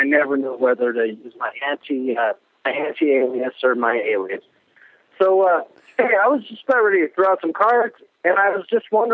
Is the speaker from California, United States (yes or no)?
yes; Norwalk, California, United States; born there; Norwalk, California.